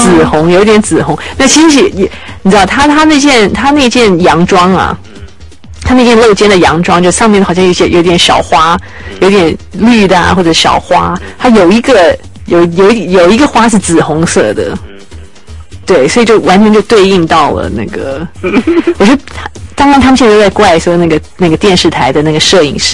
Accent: Taiwan; 我说这一部，那个反正这个绝对是我们台湾人心目中的最佳影片

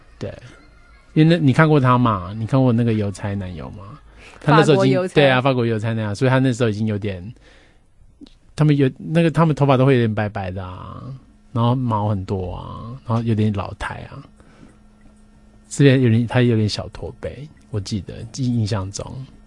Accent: Taiwan; 然后知道我是台湾来的，他就开始跟我聊电影啊

